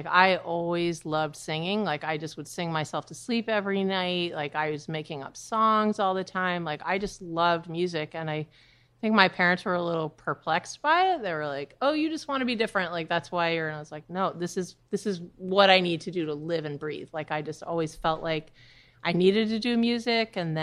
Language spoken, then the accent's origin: English; New Hampshire, United States; now in New York City, United States; When I said I'm from New Hampshire, I thought, you know, I really feel more like a New Yorker. I feel like I'm from Brooklyn at this point. But I was born and raised in New Hampshire.